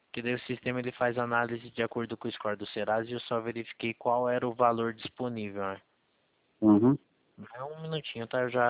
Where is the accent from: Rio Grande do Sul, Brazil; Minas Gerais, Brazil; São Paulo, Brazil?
São Paulo, Brazil; Valinhos; eu sou aqui de Valinhos.